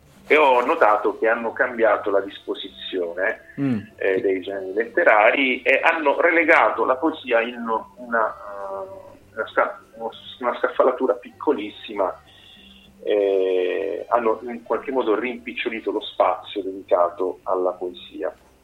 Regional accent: Palermo, Sicily, Italy; da palermitano, da siciliano

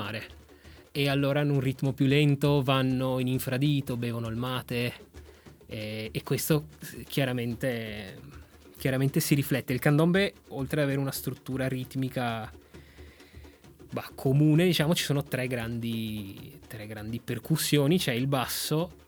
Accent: Peru; io che sono peruviano non ce l'ho

